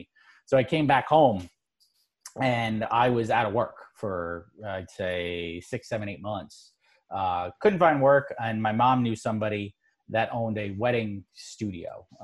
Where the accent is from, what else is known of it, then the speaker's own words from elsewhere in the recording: New York, United States; Okay. I'm from New York, so I absolutely sling it sometimes.